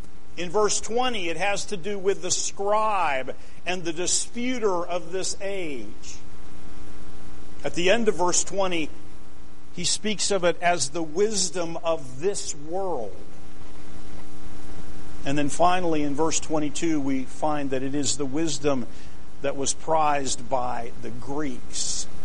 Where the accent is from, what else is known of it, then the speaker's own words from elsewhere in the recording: Pennsylvania, United States; I grew up near Pittsburgh. I'm part of Steeler Nation.